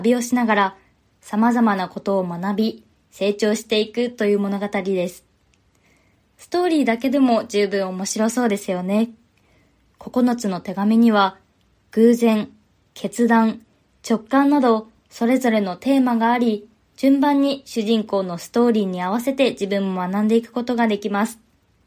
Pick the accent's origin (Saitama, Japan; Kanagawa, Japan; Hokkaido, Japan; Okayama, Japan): Hokkaido, Japan; 私は北海道出身なので、車や飛行機は人々の生活必需品だと思っています。